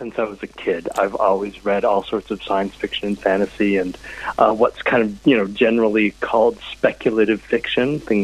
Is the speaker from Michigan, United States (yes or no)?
yes; Michigan, United States; He goes to a remote island in Lake Michigan, and I grew up in Michigan, so it's near and dear to my heart.